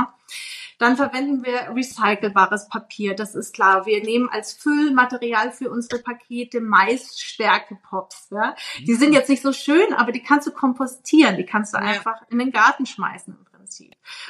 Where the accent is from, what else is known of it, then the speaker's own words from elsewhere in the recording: Japan; now in Germany; Ich bin halt Japanerin und ich schwitze tatsächlich gar nicht so viel.